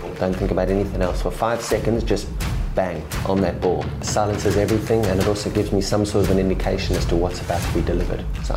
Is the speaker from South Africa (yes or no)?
yes; South Africa; I am South African